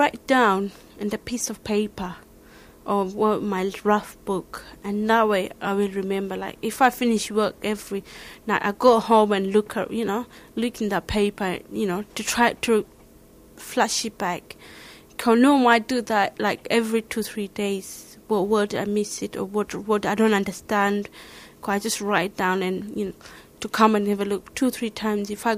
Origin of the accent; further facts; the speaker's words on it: Somalia; English is a second language; moved away as an adult; now in England, United Kingdom; I'm from Somalia. I came to England 5 years ago, and I'm a bus driver.